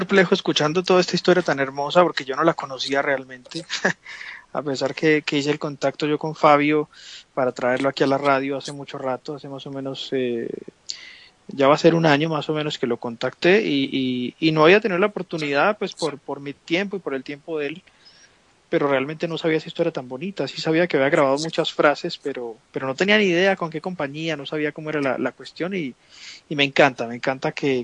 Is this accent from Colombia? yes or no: yes; Colombia; hasta que vi en mi país, en Colombia, una propaganda de una serie que se estaba televisando.